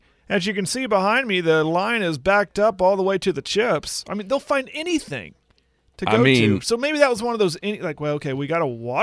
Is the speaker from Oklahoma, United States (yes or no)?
yes; Oklahoma, United States; We would know that. We're from Oklahoma, but those outside would be, what?